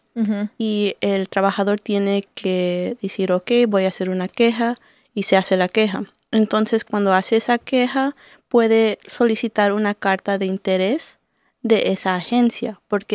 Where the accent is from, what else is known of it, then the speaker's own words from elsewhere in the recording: Mexico; Por ejemplo, yo soy mexicana